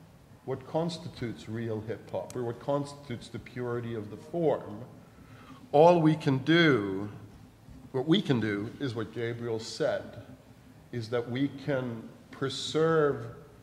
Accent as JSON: {"language": "English", "country": "Sweden", "said": "You know, I'm from Sweden. I grew up in like a, you know, little cave with like an elf as a best friend, a small child, close to the Arctic Circle."}